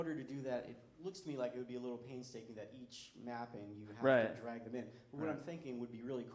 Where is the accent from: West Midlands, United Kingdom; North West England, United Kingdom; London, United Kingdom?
North West England, United Kingdom; Manchester; from Manchester in the UK.